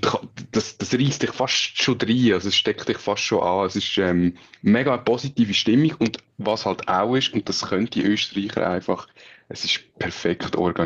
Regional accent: Switzerland; Und ich meine, bei uns in der Schweiz wird auch überall Ski gefahren.

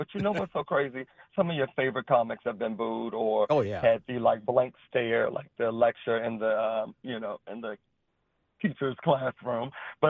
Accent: United States; I'm originally from the DMV area, and I grew up in Warren County.

